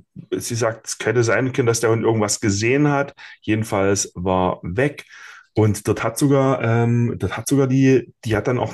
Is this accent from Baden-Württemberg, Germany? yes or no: yes; Wangen, Baden-Württemberg, Germany; ich komme aus Wangen